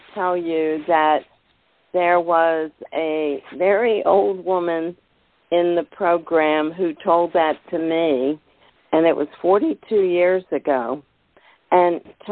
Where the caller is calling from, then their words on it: Baltimore, Maryland, United States; I'm calling from Baltimore.